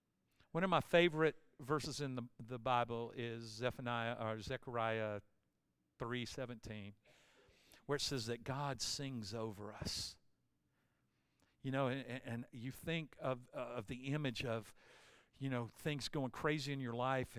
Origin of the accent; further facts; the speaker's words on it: Cleveland, Ohio, United States; born there; I was born in Cleveland, Ohio, right on Lake Erie.